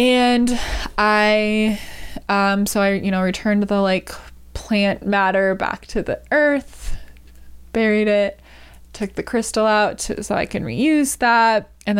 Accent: Wisconsin, United States; accent: Wisconsin; That's my leftover Wisconsin accent.

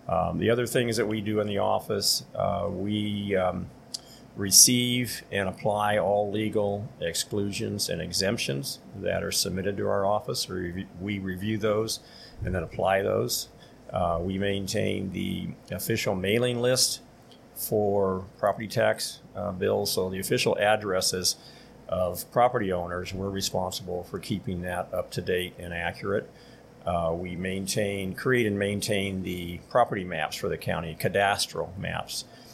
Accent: Calexico, California, United States; also born or lived in Brawley; I was born in Brawley, 1955. I grew up on a farm east of Calexico on Jasper Road. I went through local schools, Jasper Elementary School, and then elementary schools, junior high in Calexico, graduated Calexico High School.

